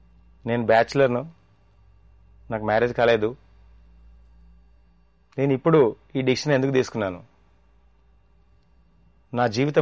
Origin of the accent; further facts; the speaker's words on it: Warangal, Telangana, India; also born or lived in Dharmapuri; now in Hyderabad, India; నేను పుట్టింది Dharmapuri, Karimnagar district, Andhra Pradesh, India. పెరిగింది వరంగల్. మా నాన్నగారు అక్కడ పోలీస్ డిపార్ట్మెంట్లో జాబ్ చేసేవారు. గత 15 నుంచి నేను హైదరాబాద్లో ఉంటున్నాను.